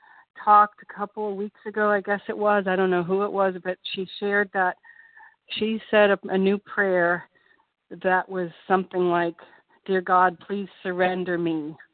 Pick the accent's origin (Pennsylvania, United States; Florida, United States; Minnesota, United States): Pennsylvania, United States; I'm from Pennsylvania